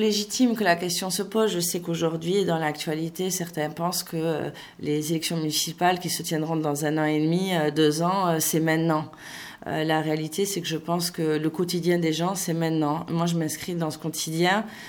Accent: Toulouse, Occitanie, France; ça fait partie des petites singularités qu'on a envie de revendiquer quand on est Toulousain ou quand on est Toulousaine.

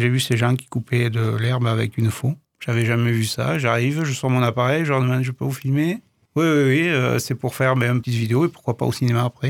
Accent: Cervo, Occitanie, France; il y a mon village natal où je suis né, à Cervo aussi.

